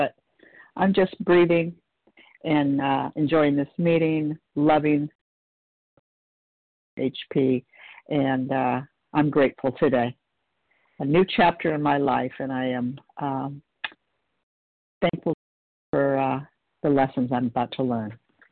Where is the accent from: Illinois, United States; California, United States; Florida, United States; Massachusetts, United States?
California, United States; Good morning. … I'm from California.